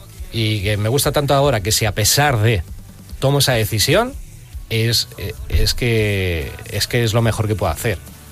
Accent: Alcalá de Henares, Community of Madrid, Spain; yo que soy de Alcalá de Henares, que ya tuve la suerte de tocar una vez en la Plaza Cervantes.

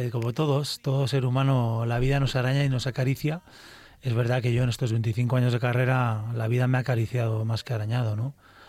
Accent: Cantabria, Spain; yo mira que soy norteño y me cuesta un poco expresar sentimientos más allá de las canciones.

